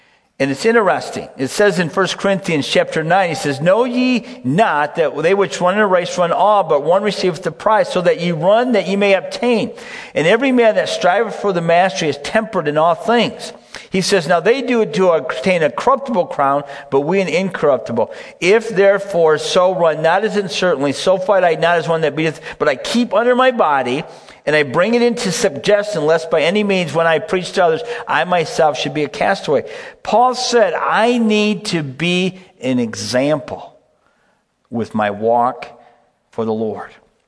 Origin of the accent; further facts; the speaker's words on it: Michigan, United States; now in Wisconsin, United States; and I grew up in Michigan, but I've been in Wisconsin now for almost 30 years.